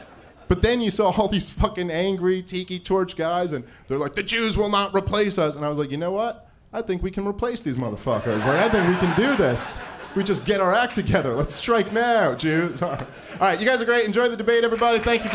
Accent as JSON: {"language": "English", "town": "Brooklyn", "region": "New York", "country": "United States", "tie": "born or raised there", "said": "I grew up in Brooklyn. There's every race of culture."}